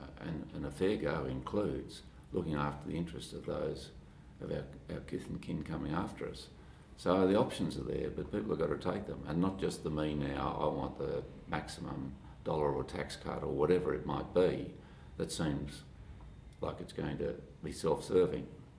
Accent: Tasmania, Australia; In my home state of Tasmania, helping save the Franklin River has led to an extraordinary economic and employment outcome.

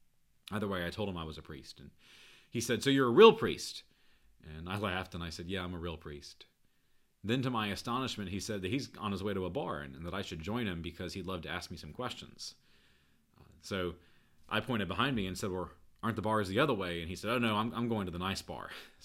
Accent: Jackson, Mississippi, United States; So I grew up in Jackson, Mississippi, but my mom's family is from Louisiana

